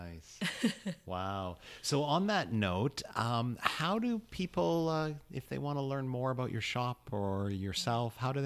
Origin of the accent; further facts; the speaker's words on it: Vancouver, British Columbia, Canada; now in Toronto, Canada; Well, you know, I grew up in Vancouver and I moved to Toronto.